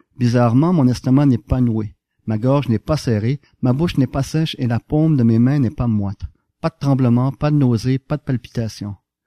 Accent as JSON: {"language": "French", "town": "Montreal", "region": "Quebec", "country": "Canada", "tie": "born or raised there", "also_born_or_lived": "Boston, United States", "moved": "as an adult", "said": "Je suis né à Montréal en 1961. Je suis resté à Montréal jusqu'à 92."}